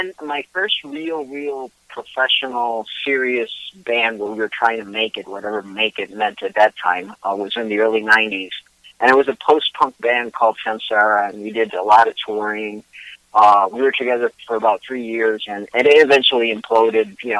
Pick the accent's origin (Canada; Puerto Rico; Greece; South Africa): Puerto Rico; I'm originally from Puerto Rico, but I've lived in and out of Puerto Rico all my life. And I was calculating the other day that more than half my life I spent away from Puerto Rico, and I'm 55